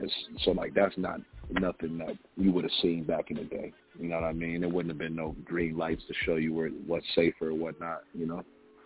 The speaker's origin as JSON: {"language": "English", "town": "Port Huron", "region": "Michigan", "country": "United States", "tie": "born or raised there", "said": "I mean, you know, I grew up in Port Huron. Port Huron is about an hour away from Detroit."}